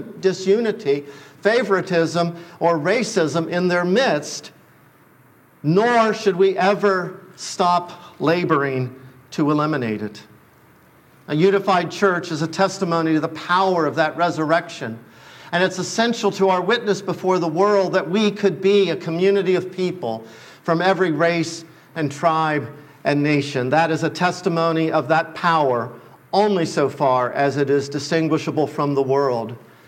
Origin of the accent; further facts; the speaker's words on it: Loveland, Ohio, United States; I grew up in Loveland, Ohio, this tiny little town in the middle of nowhere, but man, we were superior to those from Branch Hill.